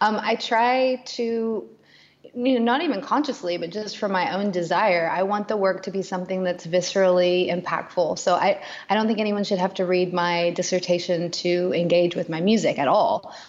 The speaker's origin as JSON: {"language": "English", "region": "Tennessee", "country": "United States", "lives_now": "Berlin, Germany", "said": "So I'm from Tennessee, and I grew up hearing about Sacred Harp music, but had not really engaged with it."}